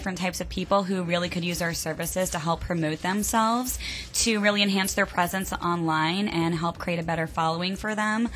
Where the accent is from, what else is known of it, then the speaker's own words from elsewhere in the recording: Rockville, Maryland, United States; now in New York City, United States; I'm actually from Rockville, Maryland, but I currently live in New York City now.